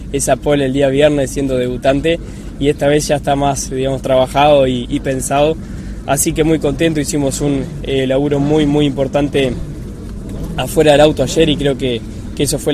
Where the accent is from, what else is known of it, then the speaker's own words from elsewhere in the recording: Uruguay; now in Argentina; Siendo uruguayo, como comentaba recién